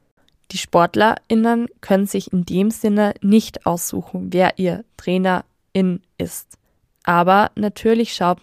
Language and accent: German; Upper Austria, Austria; Ich komme selbst aus dem Mühviertel und habe auch als Kind bald Skifahren gelernt.